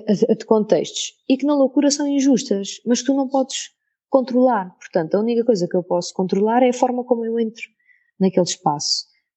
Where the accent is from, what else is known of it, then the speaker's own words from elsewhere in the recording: Algarve, Portugal; Eu sou do Algarve